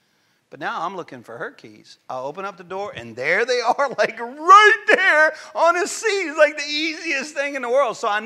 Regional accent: Louisiana, United States; like I'm from Louisiana, and there's a bayou there called Bayou Self.

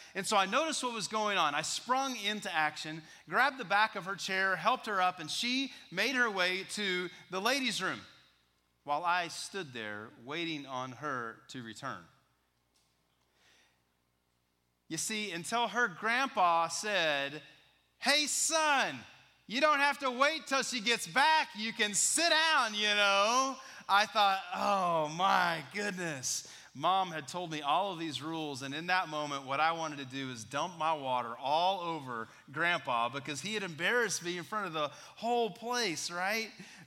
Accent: Texas, United States; I was a freshman in high school growing up in West Texas

